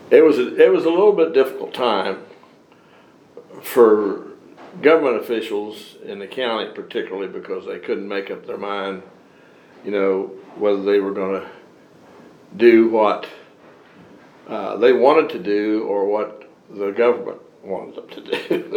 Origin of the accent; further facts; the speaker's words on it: Strasburg, Virginia, United States; Over in Strasburg, over in the valley.